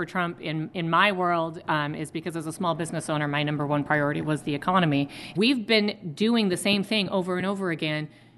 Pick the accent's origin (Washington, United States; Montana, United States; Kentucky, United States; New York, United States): Washington, United States; Grays Harbor County; I also, though, am for gun rights. I'm from Grays Harbor County, after all.